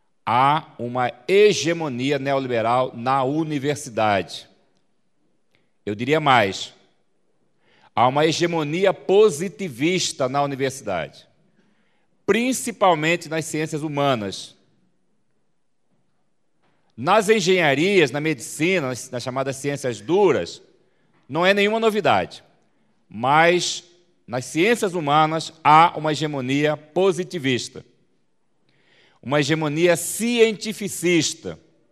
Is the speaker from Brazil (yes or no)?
yes; Mato Grosso, Brazil; eu sou de Mato Grosso